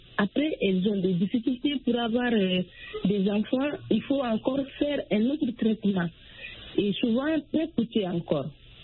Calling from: Mali; Chez nous, au Mali.

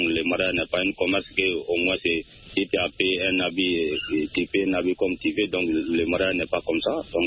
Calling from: Sénikéni, Koulikoro, Mali; Je vous appelle depuis dans mon village natal à Sénikéni.

